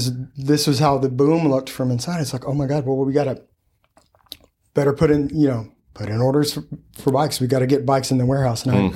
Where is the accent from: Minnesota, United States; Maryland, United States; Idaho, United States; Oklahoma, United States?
Oklahoma, United States; Davis; now in Wisconsin, United States; where I'm at now is I live in Wisconsin. I was in Oklahoma, born and raised in Davis, Oklahoma.